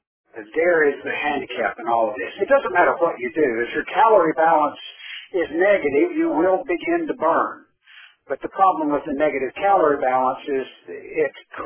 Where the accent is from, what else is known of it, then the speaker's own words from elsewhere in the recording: Tennessee, United States; accent: southern; And I happen to know the statistic for Tennessee since I'm from Tennessee.